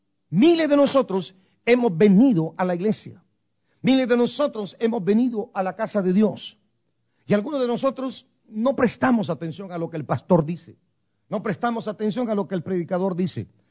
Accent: Guatemala City, Guatemala Department, Guatemala; now in United States; yo que soy de Guatemala, no se me olvida jamás en la vida, las 4 de la mañana, 13 de febrero de 1982, en la colonia San Francisco 1, en la ciudad capital de Guatemala. A esa hora me llegaron a recoger para llevarme a mí y venirme a los Estados Unidos.

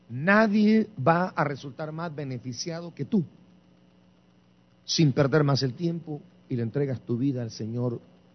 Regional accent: Guatemala; born there; yo llevo sangre en mis venas de Honduras. Y se alegran los hondureños, pero nací en Guatemala

